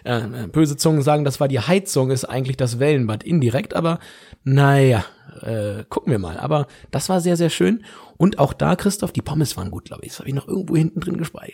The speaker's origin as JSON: {"language": "German", "region": "Lower Saxony", "country": "Germany", "said": "wo bei uns in Südniedersachsen in der Heimat die Freibäder mehr und mehr zugemacht werden"}